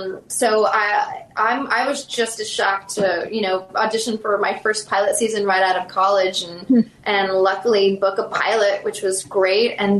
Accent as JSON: {"language": "English", "region": "South Carolina", "country": "United States", "said": "I was definitely freaked out about my accent, like if they were going to think it's good, you know, I'm from South Carolina"}